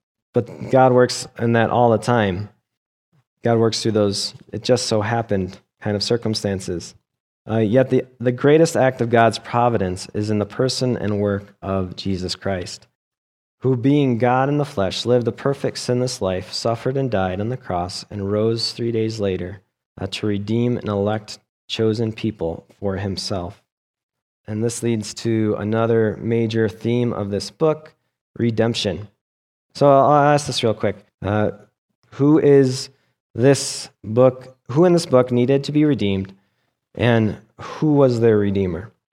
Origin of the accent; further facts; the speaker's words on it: New York, United States; happened to get a job in a strange and distant place that I didn't know anything about, really, and when I was from New York.